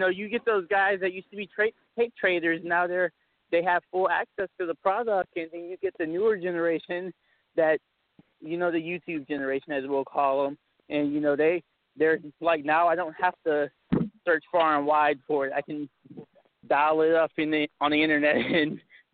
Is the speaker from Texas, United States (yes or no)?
yes; Texas, United States; being a Texan and then being a guy who's doing hardcore and death matches